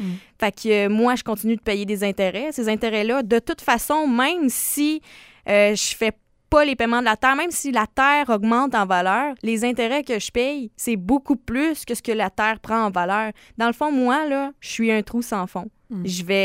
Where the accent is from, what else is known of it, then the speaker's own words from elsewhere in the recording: Quebec, Canada; c'est qu'est-ce qu'on veut en tant que Québécois pour les agriculteurs.